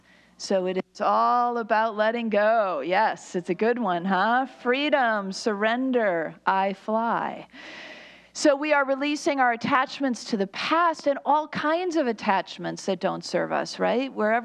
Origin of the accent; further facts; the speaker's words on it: Chicago, Illinois, United States; my hometown of Chicago